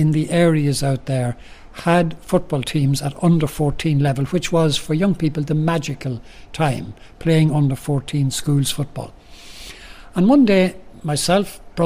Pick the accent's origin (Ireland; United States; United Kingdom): Ireland; Cooley, County Louth; And I actually come from a very small area in Cooley, which is known as the Bush.